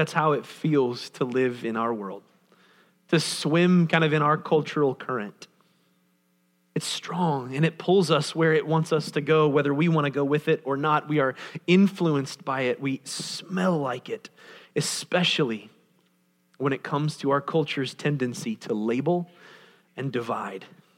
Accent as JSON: {"language": "English", "region": "Ohio", "country": "United States", "tie": "born or raised there", "said": "the restaurants where Kyle and I grew up in Southern Ohio"}